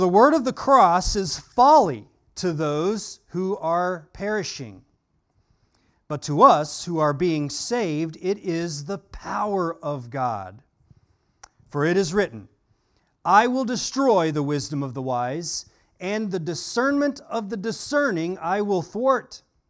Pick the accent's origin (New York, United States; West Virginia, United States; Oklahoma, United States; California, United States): Oklahoma, United States; I'm originally from Oklahoma, which means that sometimes I still have to count with my fingers.